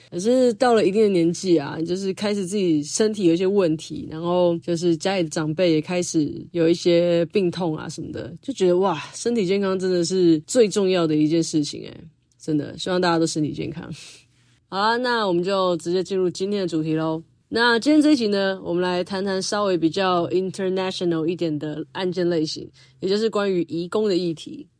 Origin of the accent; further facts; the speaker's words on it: Taipei, Taiwan; 身为一个台北人，去101跨年应该是很应该的吧。